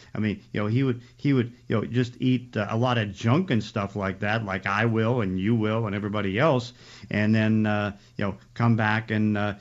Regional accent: Pittsburgh, Pennsylvania, United States; growing up in Pittsburgh, you know, where Ken Griffey Jr. grew up.

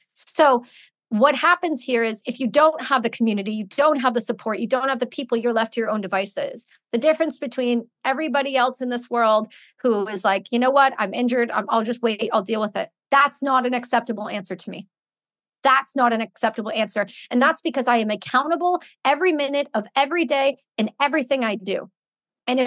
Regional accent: Canada; because I'm Canadian

